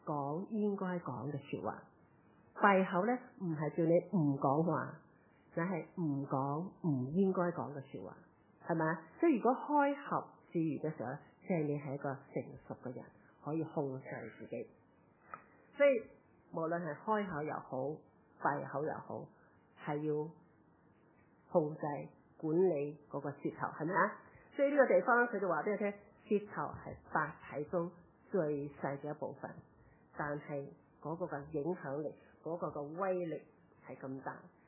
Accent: Guangdong, China; 我们广东人呢就会以为是讲方言

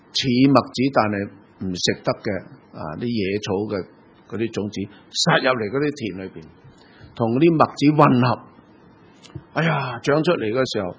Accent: Hong Kong; 你知道我哋香港人咧好唔习惯睇书

